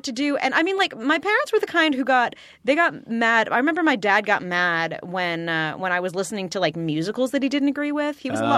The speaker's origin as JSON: {"language": "English", "town": "Burbank", "region": "California", "country": "United States", "tie": "born or raised there", "said": "I grew up in Burbank. So it's mm-hmm. not like I was in, you know, the most musical theater like savvy place in the world."}